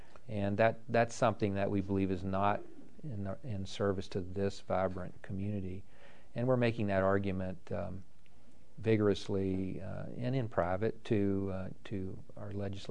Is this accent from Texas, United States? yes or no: no; North Carolina, United States; also born or lived in Mississippi / Kansas / California; I came from North Carolina.